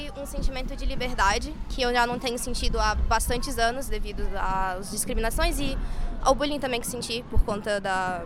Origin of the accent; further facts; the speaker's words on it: Brazil; now in Covilhã, Portugal; tenho 18 anos, sou brasileiro, moro aqui em Covilhã.